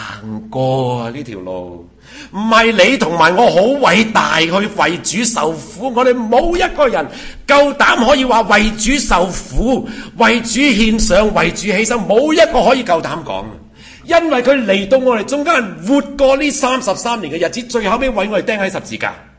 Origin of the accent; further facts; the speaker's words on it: Canada; 我是加拿大人，我使乜要你哥斯达黎加嗰个居留？